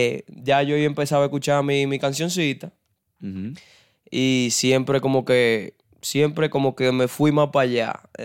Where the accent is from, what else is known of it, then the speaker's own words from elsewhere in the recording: Dominican Republic; nosotros que somos dominicanos